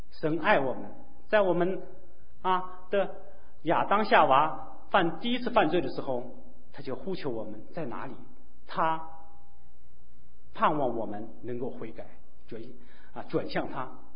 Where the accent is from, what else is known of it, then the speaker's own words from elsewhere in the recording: China; 那我的家乡是在那个扬子江畔，一个非常漂亮的一个地方。